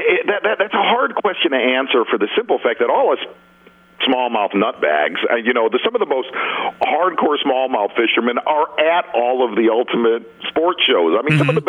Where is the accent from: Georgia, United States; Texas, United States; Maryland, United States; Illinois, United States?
Illinois, United States; Chicago; I grew up in Chicago.